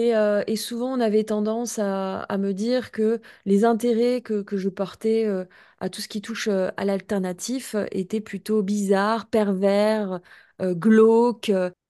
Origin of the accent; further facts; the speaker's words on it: France; accent: French; Avec mon accent français, je tiens à le préciser